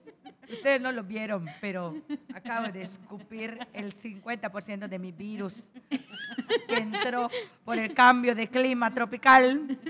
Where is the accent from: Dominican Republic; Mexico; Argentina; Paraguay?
Mexico; Yucatán; Como yo soy yucateca, yo yucatecos digo.